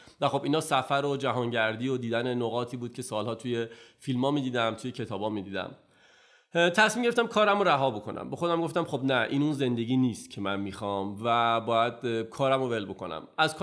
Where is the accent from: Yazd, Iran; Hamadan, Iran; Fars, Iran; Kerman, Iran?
Hamadan, Iran; now in Tehran, Iran; داستان زندگی من برمیگرده به این که من از همدان اومدم تهران، تصمیم گرفتم اینجا درس بخونم